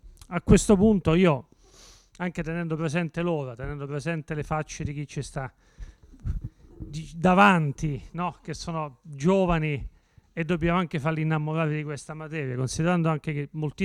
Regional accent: Naples, Campania, Italy; born there; now in Cosenza, Italy; Io tra l'altro sono nato a Napoli, vivo a Cosenza

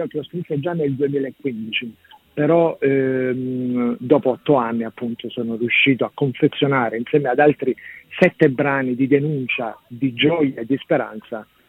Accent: Nardò, Apulia, Italy; nella località attorno al mio paese, Nardò, di cui sono appunto originario.

